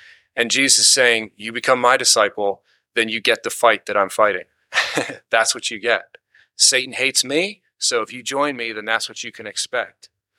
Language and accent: English; Pennsylvania, United States; where I grew up in Pennsylvania, have people that drive, you know, horses and buggies instead of cars.